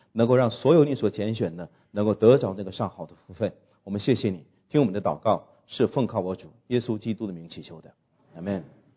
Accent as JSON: {"language": "Chinese", "country": "China"}